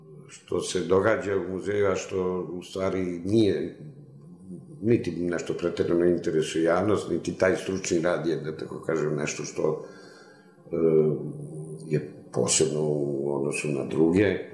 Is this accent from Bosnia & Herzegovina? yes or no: no; Romania; a ja sam iz Rumunije. Ima li to u Rumuniji možda negde neka biblioteka?